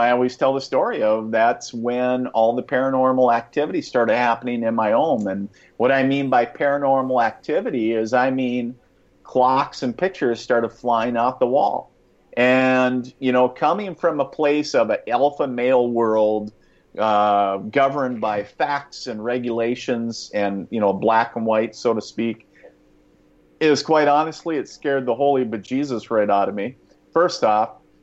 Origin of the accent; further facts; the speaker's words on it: International Falls, Minnesota, United States; I was born and raised in International Falls, Minnesota, the icebox of the nation for bragging rights, I guess.